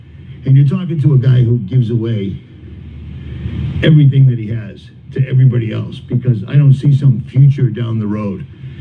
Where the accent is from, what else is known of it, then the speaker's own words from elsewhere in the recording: Boston, Massachusetts, United States; accent: Boston; I had one lady give me shit because of my Boston accent.